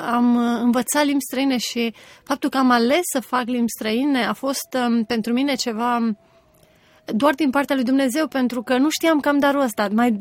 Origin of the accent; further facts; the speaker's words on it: Deva, Hunedoara County, Romania; also born or lived in Alba; Suntem de origine din județul Alba, dar ne-am mutat împreună cu familia în Deva și de 20 și ceva de ani suntem din Deva. Deci aș spune că sunt din Deva acum.